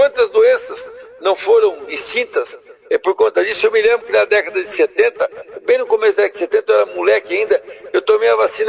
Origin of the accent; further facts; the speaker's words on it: Londrina, Paraná, Brazil; eu morava, obviamente, como londrinense, morava em Londrina